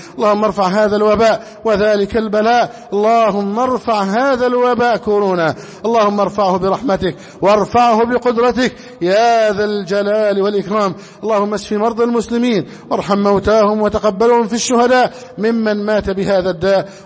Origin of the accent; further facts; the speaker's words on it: Egypt; نسأل الله جل وعلا بأسمائه الحسنى أن يحفظ علينا بلدنا مصر أمنا أمانا.